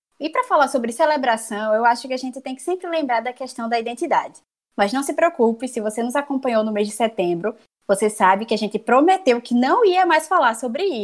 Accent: Sergipe, Brazil; como sergipana, nordestina, eu acho que isso acontece muito aqui em Sergipe

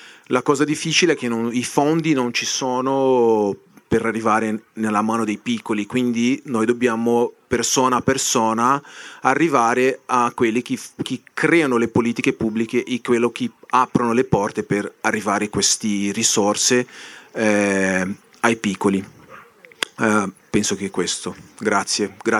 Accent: Brazil; Italian is a second language; io sono di Brasile e lì abbiamo il movimento sociale del campo più grosso del mondo

